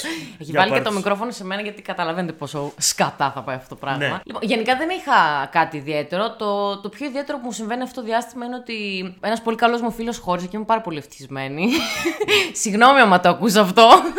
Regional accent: Larissa, Thessaly, Greece; Σαν Λαρισαία, θα ήθελα να υποθυμίσω κάτι

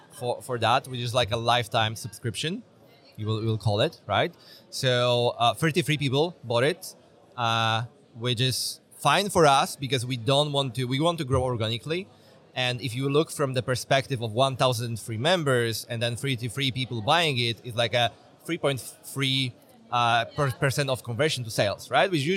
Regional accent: Poland; I'm originally from Poland and live right now in Poland.

